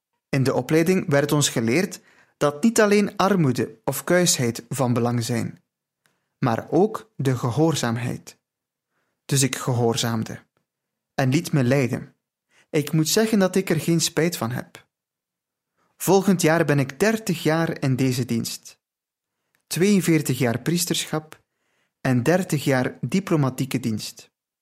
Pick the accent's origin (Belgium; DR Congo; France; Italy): Italy; Dutch is a second language; Ja, bij ons in Italië staat de priester heel dicht bij de mensen.